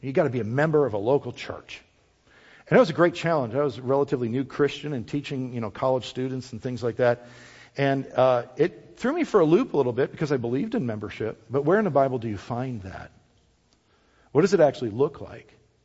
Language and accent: English; Wisconsin, United States; I grew up in Wisconsin, and my father had me baptized as a Catholic baby.